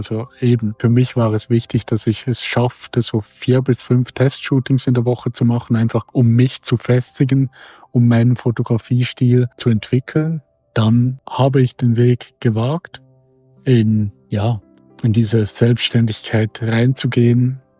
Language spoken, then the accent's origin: German; Biberist, Solothurn, Switzerland; dann habe ich mit ihr zusammen dann meinen Heimatort Bibrist damals fotografiert